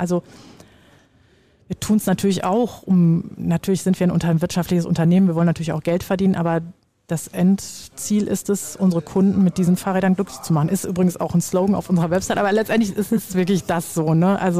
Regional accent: Bochum, North Rhine-Westphalia, Germany; Ich komme ja auch aus Bochum

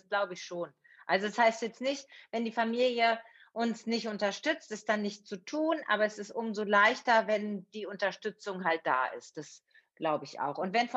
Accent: North Rhine-Westphalia, Germany; bei uns im Ruhrgebiet

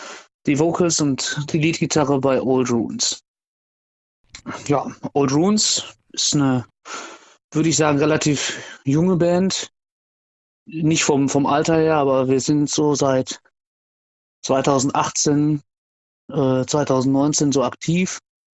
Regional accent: Gelsenkirchen, North Rhine-Westphalia, Germany; Ja, aber wir sind wirklich absolute Original-Gelsenkirchener. So nicht einmal irgendwie weggezogen, innerhalb von Gelsenkirchen mal immer so umgezogen

